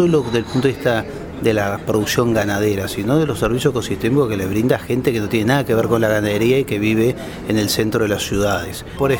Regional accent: Uruguay; nuestro acervo cultural como uruguayos

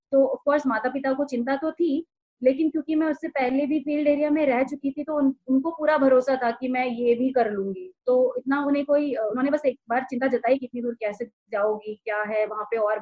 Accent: Uttarakhand, India; मैं उत्तराखंड से हूँ। अगर आपको पता हो तो उत्तराखंड में लगभग हर परिवार में एक फौजी है, तो हम उन्हीं फौजियों की कहानी सुनते सुनते बड़े हुए।

